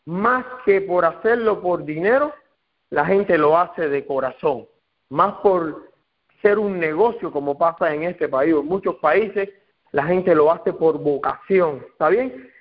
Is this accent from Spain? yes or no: no; Encrucijada, Villa Clara, Cuba; soy de Cuba específicamente del campo. Y las personas del campo en Cuba le llaman guajiro. Entonces soy un guajiro de Cuba. ¿De qué parte de Cuba yo? Porque yo también soy cubano, soy de Las Villas. Pero de Las Villas específicamente, ¿de dónde yo? Bueno, soy de Encrucijada